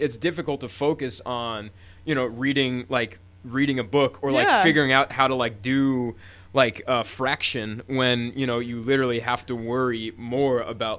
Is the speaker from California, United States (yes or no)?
yes; California, United States; especially growing up in the Marin bubble